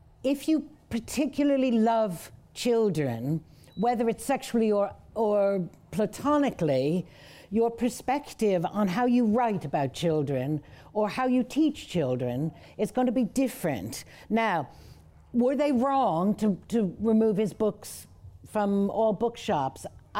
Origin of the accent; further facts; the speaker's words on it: United States; I grew up in America. I'd never heard his name spoken until somebody said, oh, yes, there was this guy.